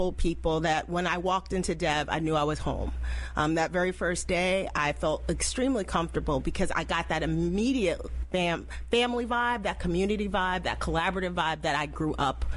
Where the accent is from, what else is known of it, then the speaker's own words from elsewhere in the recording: New Jersey, United States; I'm from New Jersey.